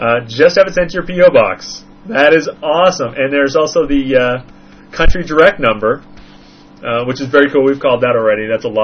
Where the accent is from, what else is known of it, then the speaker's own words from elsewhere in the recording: Southwest, United States; I grew up in the Southwest, for crying out loud. I'd better be able to get around, right?